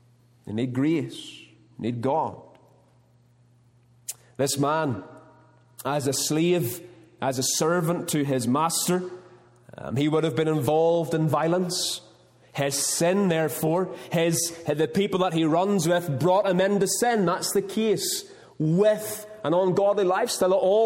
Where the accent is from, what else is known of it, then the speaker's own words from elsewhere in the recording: Larne, Northern Ireland, United Kingdom; it's a young person in my hometown, in my town of my calling in Larne there